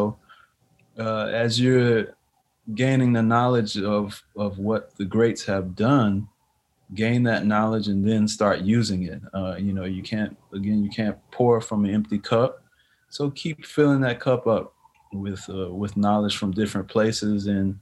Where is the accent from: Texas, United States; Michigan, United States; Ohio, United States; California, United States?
Texas, United States; Houston; that is right in the close to the neighborhood where I grew up in Houston.